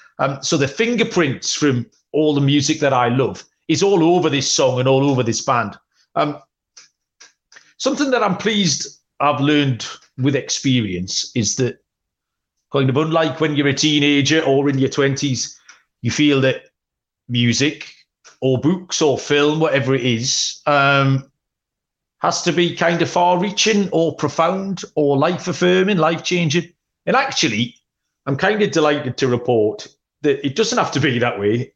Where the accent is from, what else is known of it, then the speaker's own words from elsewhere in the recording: Newcastle upon Tyne, North East England, United Kingdom; But I'm from Newcastle upon Tyne, which is up in the northeast of England, about 6 miles inland, up on the Northumberland coast here. It's a really big, famous industrial city, a big coal mining town historically